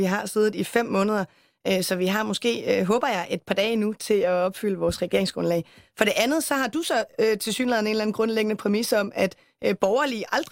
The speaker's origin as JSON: {"language": "Danish", "region": "Central Denmark Region", "country": "Denmark", "said": "Region Midtjylland, hvor jeg kommer fra"}